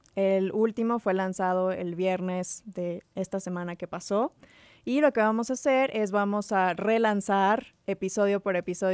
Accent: Mexico; Para mí como mexicana

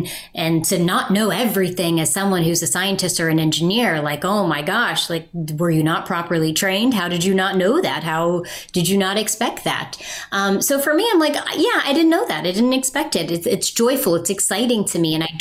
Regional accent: Appalachia, United States; when I come from Appalachia, I come from a region of the country that is very unique.

